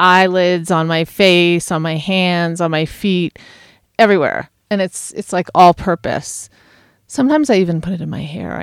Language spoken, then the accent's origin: English; East Coast, United States; I mean, I come from the East Coast, so I'm not used to it.